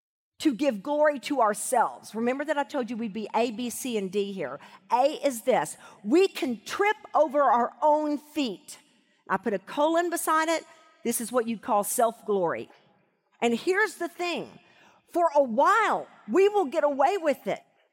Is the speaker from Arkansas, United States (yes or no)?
yes; Arkadelphia, Arkansas, United States; I was thinking about when I was growing up in Arkadelphia, Arkansas